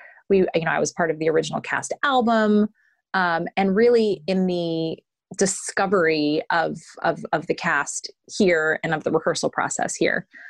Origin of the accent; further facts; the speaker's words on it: Los Angeles, California, United States; And it was so great because I'm from Los Angeles.